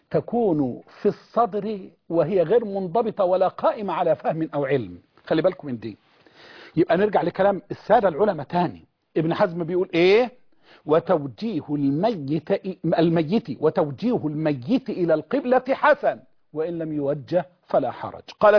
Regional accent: Egypt; احنا عندنا في مصر

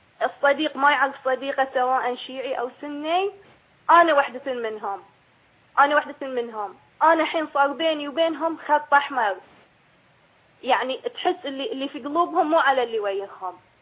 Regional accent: Bahrain; أنا بنت الديرة وهاي ديرتي

